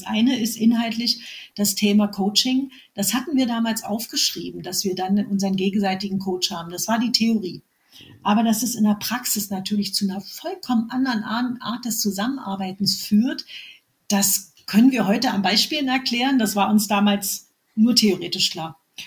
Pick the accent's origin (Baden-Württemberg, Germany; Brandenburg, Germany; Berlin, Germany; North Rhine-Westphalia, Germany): Berlin, Germany; accent: Berlin; ich bin Berlinerin, wie man hört.